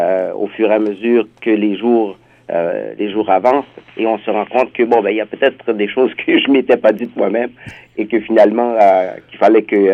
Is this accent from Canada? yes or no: yes; Ontario, Canada; Je réside dans la région de Toronto depuis 86, donc je suis franco-ontarien enraciné, devrais-je dire, et donc assez impliqué dans la communauté francophone.